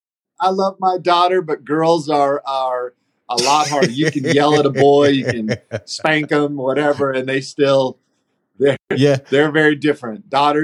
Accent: Hawaii, United States; also born or lived in Philippines / Panama / Argentina; I was raised in, born and raised in Hawaii, lived in the Philippines, lived in Panama, lived in Argentina.

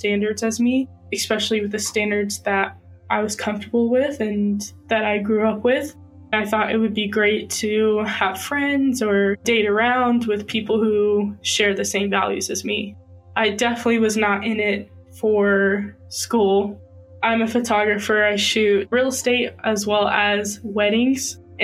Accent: Kentucky, United States; moved away as an adult; also born or lived in Utah; I am 20 years old. I was born and raised in Kentucky. I recently moved out in 2020 to Provo, Utah.

